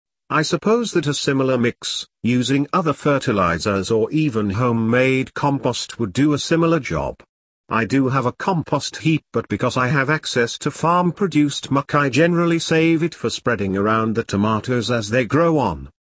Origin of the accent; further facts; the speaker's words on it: Yorkshire and the Humber, United Kingdom; born there; now in Cumbria, United Kingdom; Being a Yorkshire man by birth, if now a Cumbrian by circumstance, means I'm always on the lookout for a bargain or even a freebie.